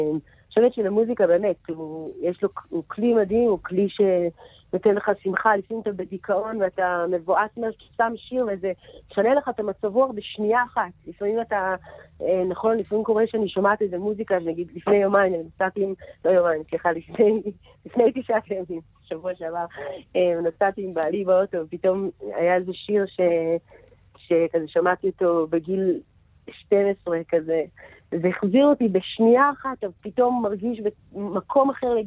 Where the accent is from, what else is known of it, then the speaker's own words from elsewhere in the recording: Jerusalem, Jerusalem District, Israel; קודם כל, גדלתי בירושלים, באמת בנחלאות, וזכיתי לגדול פה ולחיות פה כל החיים שלי